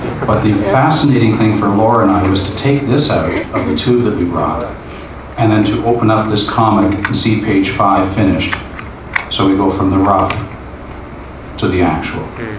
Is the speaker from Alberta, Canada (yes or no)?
no; Oshawa, Ontario, Canada; Since you're closer to Toronto than I am, we're just from Oshawa